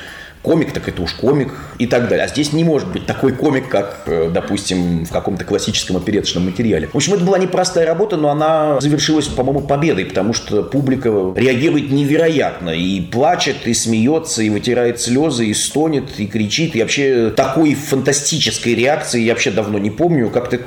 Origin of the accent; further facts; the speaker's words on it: Tyumen, Tyumen Oblast, Russia; born there; Вообще-то я родился в Сибири, в Тюмени. Но так получилось, что вот мои предки жили очень много лет, с 19 века, в городе Майкопе.